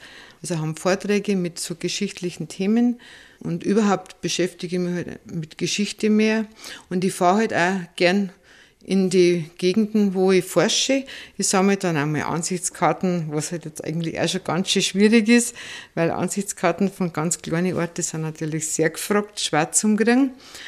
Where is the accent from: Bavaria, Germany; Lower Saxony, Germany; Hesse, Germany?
Bavaria, Germany; Also bei mir ist es halt rein urbayerisch. Also ich bin aus Altbayern nicht rausgekommen.